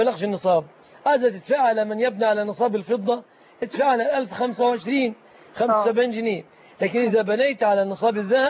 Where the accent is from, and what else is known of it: Egypt